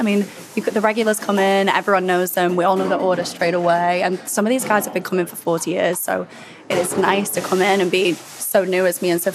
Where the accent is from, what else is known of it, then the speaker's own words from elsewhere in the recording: England, United Kingdom; I'm from England